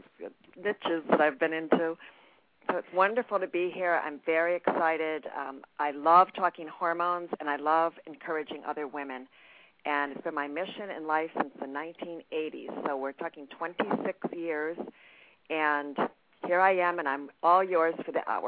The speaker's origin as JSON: {"language": "English", "region": "New York", "country": "United States", "said": "I'm from New York, so I'm talking so fast."}